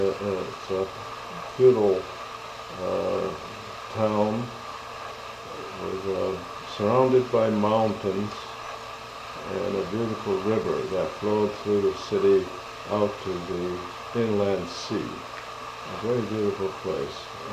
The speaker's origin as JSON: {"language": "English", "town": "Seattle", "region": "Washington", "country": "United States", "tie": "born there", "said": "Well, I was born in Seattle in 1910 as a second boy and fourth child."}